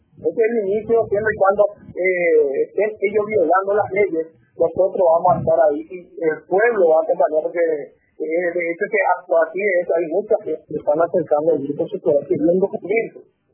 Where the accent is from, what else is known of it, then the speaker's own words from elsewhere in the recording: Paraguay; Somos paraguayos libres y soberanos.